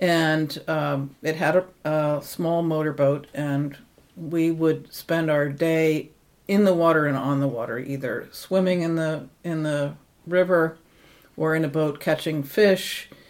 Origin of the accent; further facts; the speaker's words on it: Poughkeepsie, New York, United States; So my childhood growing up in Poughkeepsie was very similar in some ways